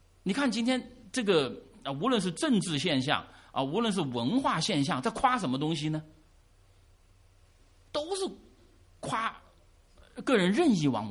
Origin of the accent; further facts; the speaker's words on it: China; 但是我在中国大陆出生，我在中国大陆长大